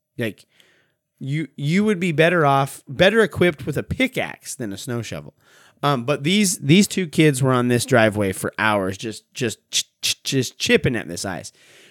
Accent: Montana, United States; now in Oregon, United States; Now, for those of you who are not from the area, I grew up in Montana, so like I know snow.

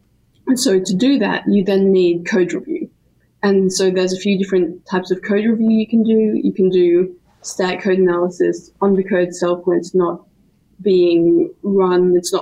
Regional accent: Melbourne, Victoria, Australia; growing up in Melbourne

